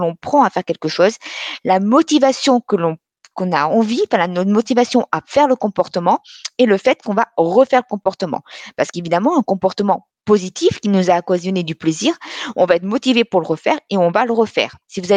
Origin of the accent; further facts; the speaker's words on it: Nice, Provence-Alpes-Côte d'Azur, France; Je suis de Nice d'origine et quand j'y retourne